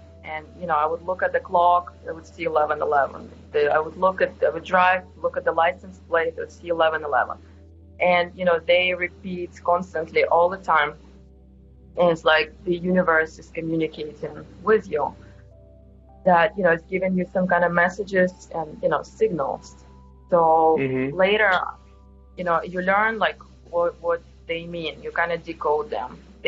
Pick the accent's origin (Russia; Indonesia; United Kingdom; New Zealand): Russia; Siberia; English is a second language; moved away as an adult; also born or lived in Central Asia; now in United States; my background is I was born in Russia, the former Soviet Union. Specifically, I lived in the Central Asia region and also Siberia. And I came to the U.S. in 2004. When I was 18, I came to Los Angeles area.